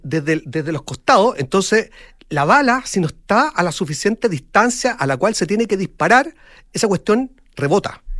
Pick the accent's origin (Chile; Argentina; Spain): Chile; como buen chileno